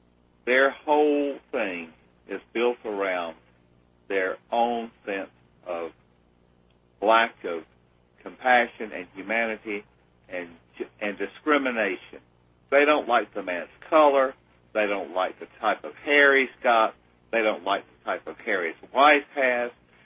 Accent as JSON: {"language": "English", "region": "South Carolina", "country": "United States", "tie": "born or raised there", "said": "I grew up in South Carolina, the only state that tried to make war on the rest of the country."}